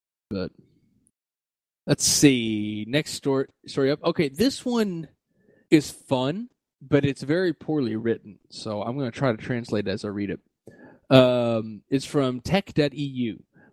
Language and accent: English; Kentucky, United States; anybody who's really getting offended at my mispronunciation, I'm from Kentucky. I'm sorry.